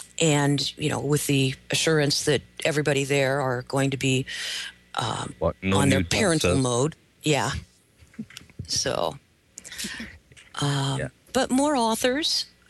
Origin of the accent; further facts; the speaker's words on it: Washington, United States; I grew up out in Southwest Washington, outside of Mount Rainier, and the valley I grew up in was vaguely called Lacamas